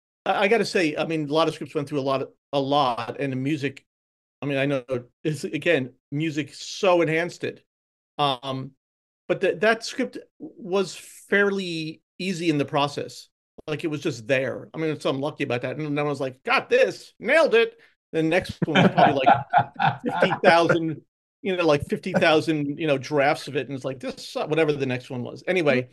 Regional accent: East Coast, United States; also born or lived in Hoboken, New Jersey; now in Los Angeles, United States; before moving to LA, I'm from the East Coast. I lived in Hoboken, New Jersey, which we all have to do our Hoboken time together.

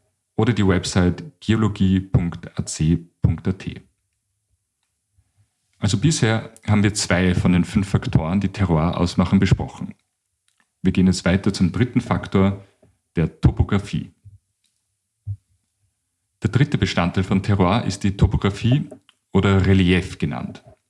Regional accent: Krems an der Donau, Lower Austria, Austria; Zum Beispiel bei uns in Krems an der Donau über der Altstadt gibt es 2 Rieden auf einem und demselben Berg.

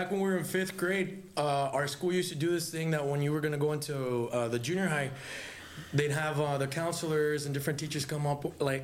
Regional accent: Hidalgo, Texas, United States; Yeah, so I grew up in Hidalgo, Texas. My family's from Reynosa and Monterrey. So I spent a very big amount of my childhood over there at the man. But I grew up here in Hidalgo, Valley View High School, UTPA.

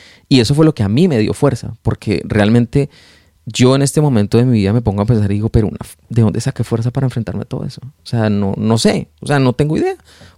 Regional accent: Colombia; Mi familia es una familia de tradición católica. Somos colombianos, entonces todos los que saben en Colombia la religión por cultura es el catolicismo. Y yo crecí en un hogar católico.

